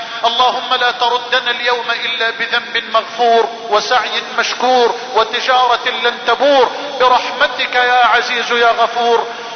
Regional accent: Egypt; اللهم احفظ بلدنا مصر من الفتن

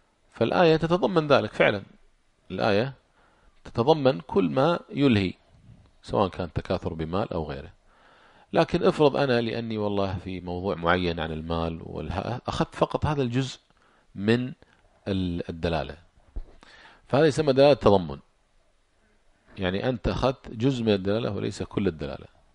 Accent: Kuwait; عندنا في الكويت أحد الشباب كان مغرم بسيارة

